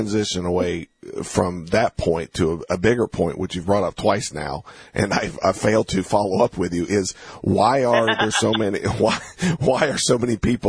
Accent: Southern United States, United States; One of growing up in the South or whatever, you meet a lot of old timers and old people.

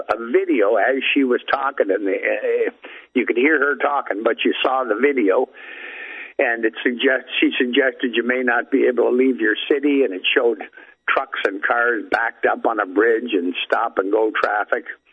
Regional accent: Canada; same as our British Columbia on our west coast, Vancouver, the big city there.

